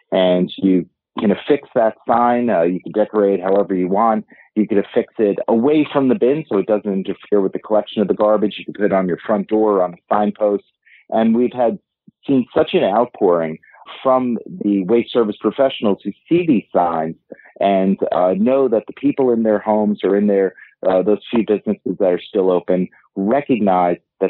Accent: New York, United States; like my hometown of New York

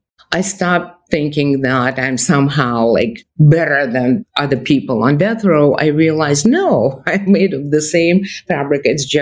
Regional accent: Russia; English is a second language; now in United States; because I come from Russia, and in Russia, if the government thinks you are guilty, you are guilty.

